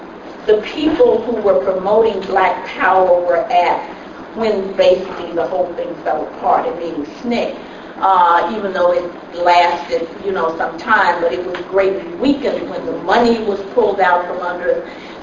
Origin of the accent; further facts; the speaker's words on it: Memphis, Tennessee, United States; I mean, I'm from Memphis, Tennessee, and as we used to say, the main street of the Mississippi Delta began, I mean, the Mississippi Delta began on the main street of Memphis, Tennessee.